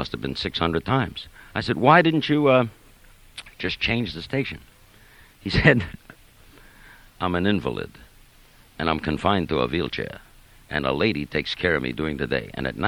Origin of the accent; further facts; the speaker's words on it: Brooklyn, New York, United States; I'm 22 years old. No girl ever called me in my life. I'm a kid from Brooklyn. What girl ever called a kid from Brooklyn?